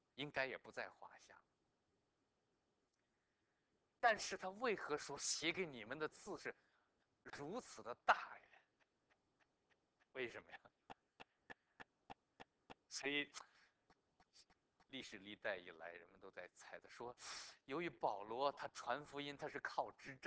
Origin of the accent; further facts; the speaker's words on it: northern China, China; 我记得我小的时候在北方农村的时候呢